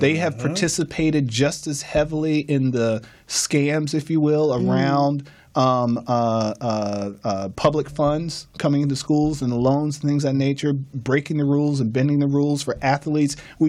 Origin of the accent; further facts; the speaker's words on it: Charlotte, North Carolina, United States; also born or lived in Atlanta, United States; I'm from Charlotte. Spent a lot of time in Atlanta.